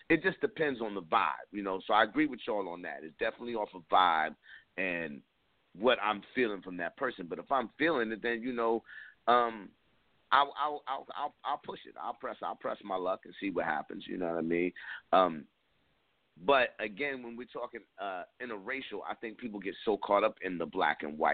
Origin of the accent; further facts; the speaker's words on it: East Coast, United States; now in US Northwest; I'm going to tell you what that messes me up here in the Northwest. Growing up on the East Coast, you could tell a girl